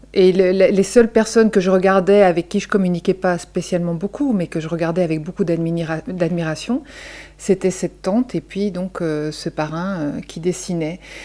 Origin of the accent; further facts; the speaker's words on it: Belgium; Moi, je suis belge et en fait, le pigeon en Belgique, c'est quelque chose.